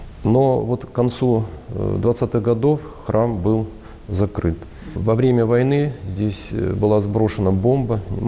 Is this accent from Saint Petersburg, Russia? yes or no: yes; Saint Petersburg, Russia; born there; все-таки я тянулся душой в Петербург, в Петербурге я родился, в Петербурге хотел пригодиться